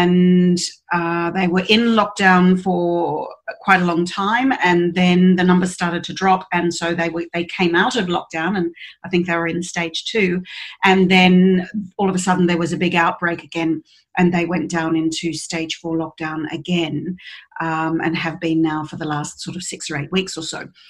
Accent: Australia; I'm from Australia, obviously, and there are parts of Australia that aren't in lockdown

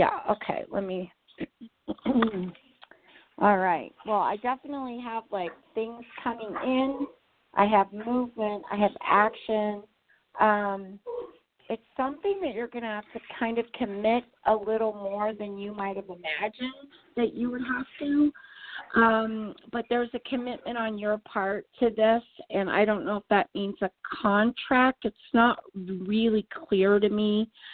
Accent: New York, United States; I grew up in Greenwich Village on Bank Street.

